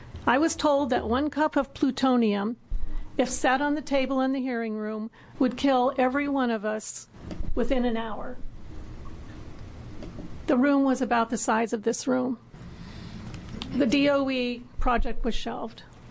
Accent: Oregon, United States; the state of Washington puts many Oregonians, I'm from Multnomah County, I'm one of those, in potential jeopardy

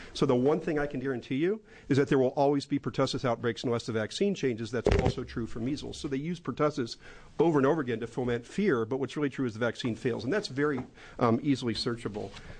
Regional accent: Portland, Oregon, United States; from Portland, Oregon.

